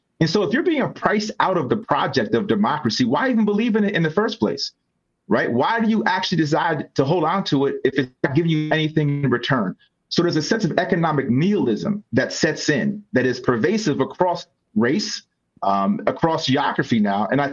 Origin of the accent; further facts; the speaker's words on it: Schenectady, New York, United States; so I grew up in Schenectady, working class family. My parents worked for General Electric back when GE had a major presence in upstate New York.